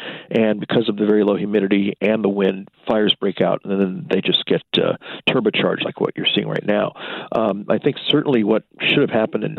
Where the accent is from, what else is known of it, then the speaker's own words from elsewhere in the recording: Los Angeles, California, United States; I grew up in Los Angeles, as you may know, and specifically I went to Palisades High School